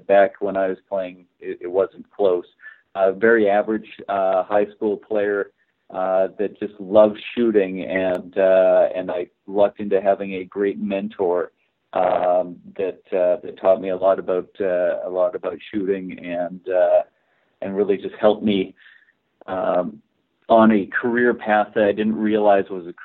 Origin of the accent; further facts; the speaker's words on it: Calgary, Alberta, Canada; I grew up in Calgary, Alberta, Canada, which is about as far off the basketball beaten path as you can get.